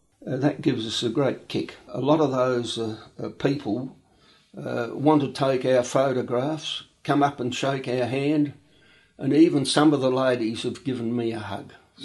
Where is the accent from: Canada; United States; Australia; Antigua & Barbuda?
Australia; Edwardstown, South Australia; born there; I was born in Edwardstown in South Australia in 1934.